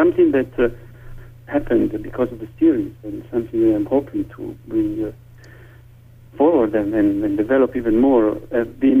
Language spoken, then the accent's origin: English; Milan, Lombardy, Italy; I wish I could now go back to, you know, the apartment where I grew up in Milan